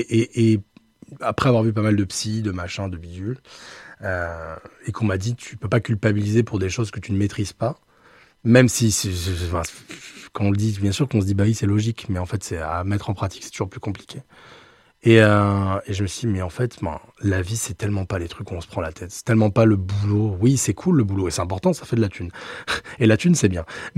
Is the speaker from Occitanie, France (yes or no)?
yes; Occitanie, France; je viens du Gers